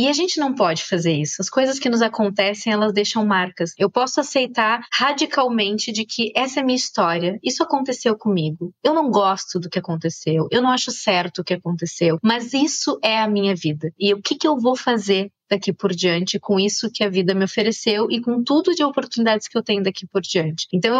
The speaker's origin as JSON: {"language": "Portuguese", "region": "South Region", "country": "Brazil", "said": "pensando aqui que eu sou do Sul, todo churrasco de domingo de família"}